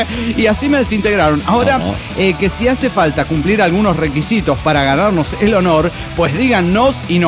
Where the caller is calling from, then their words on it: Avenal, California, United States; de Avenal, USA.